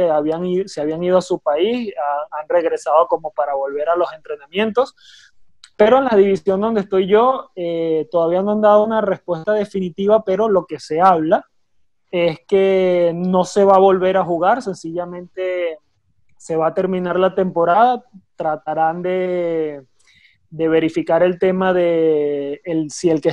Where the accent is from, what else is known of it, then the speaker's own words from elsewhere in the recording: Venezuela; Siempre muy pendiente del fútbol nacional, de todos los lo que acontece en mi país, no solamente el fútbol, todas las noticias que veo a diario de Venezuela, la gente que tengo por allá.